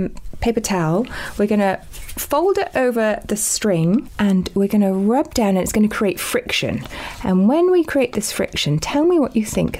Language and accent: English; Chester, North West England, United Kingdom; also born or lived in United States; now in New Zealand; So I grew up in Chester and then I went to Manchester Uni and I studied engineering there. And then I got an opportunity to move to the US to carry on my studies and do a PhD.